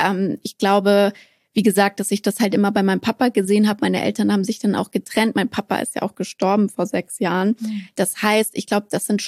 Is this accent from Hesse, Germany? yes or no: yes; Frankfurt, Hesse, Germany; born there; now in Berlin, Germany; ich wohne in Berlin, das ist meine Wahlheimat. Eigentlich bin ich in Frankfurt geboren, in Frankfurt am Main, wie du ja auch, habe ich eben erfahren im Vorgespräch. Und ich bin jetzt tatsächlich 25 Jahre alt.